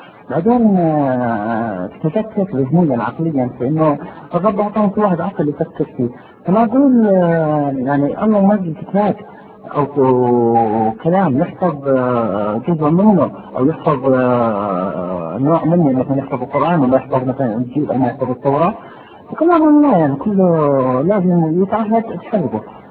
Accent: Jordan; بيسموها عندنا بالاردن يعني الجسم يقشعر

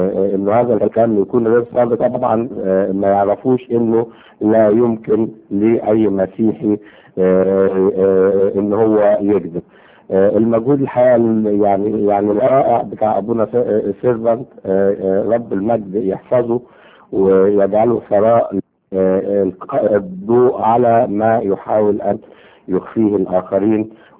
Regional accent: Egypt; لينا كمصريين وخاصة اللي موجودين في الخارج

